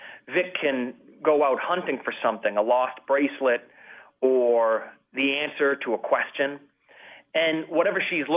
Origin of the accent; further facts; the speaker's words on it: Bangor, Maine, United States; And I grew up in Bangor, Maine, and there was a decaying covered bridge over the Penobscot River